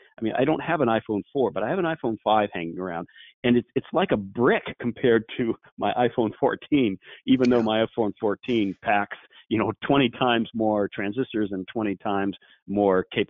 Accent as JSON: {"language": "English", "region": "California", "country": "United States", "tie": "born or raised there", "said": "Yeah, you know, I grew up in Silicon Valley. I grew up with Apple"}